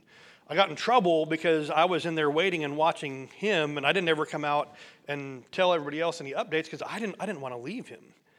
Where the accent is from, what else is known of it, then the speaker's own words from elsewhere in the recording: Broadwell, Illinois, United States; when I was growing up in Broadwell, Illinois, one of the families in our church, the Reeds, they had seven kids.